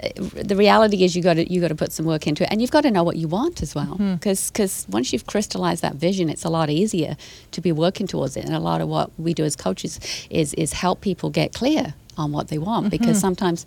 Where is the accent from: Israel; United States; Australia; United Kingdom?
United Kingdom; England; now in Canada; in Canada, I've noticed my weird accent is from England originally.